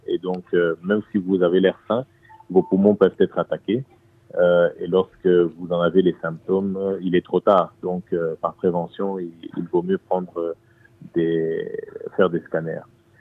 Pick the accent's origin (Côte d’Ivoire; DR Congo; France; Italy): DR Congo; Chez nous, en République démocratique du Congo